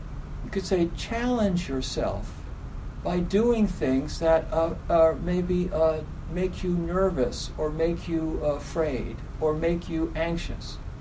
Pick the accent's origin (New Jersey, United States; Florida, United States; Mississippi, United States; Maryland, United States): Maryland, United States; Baltimore; I grew up in Baltimore for some of my childhood, and Baltimore was a really, really violent place when I was living there.